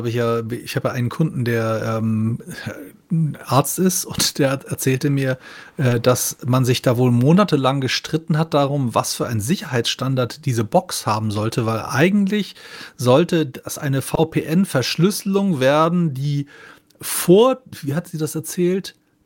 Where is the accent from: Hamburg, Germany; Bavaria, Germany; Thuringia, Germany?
Hamburg, Germany; Bei uns in Hamburg war es so, die Holstenbrauerei hat damals immer das würzigste Bier gemacht